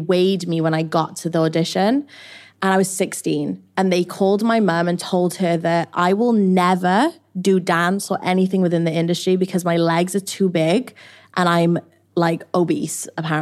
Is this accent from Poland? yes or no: no; Wales, United Kingdom; moved away as an adult; now in Los Angeles, United States; I'm from Wales originally. I moved to LA when I was 21 to pursue my dreams